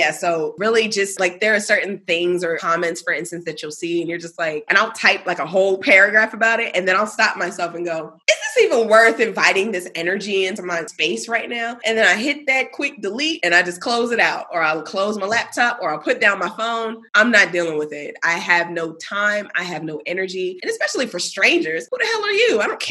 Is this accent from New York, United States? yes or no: yes; Brooklyn, New York, United States; also born or lived in Bronx; And born and raised in Brooklyn, moved to the Bronx when I was a preteen.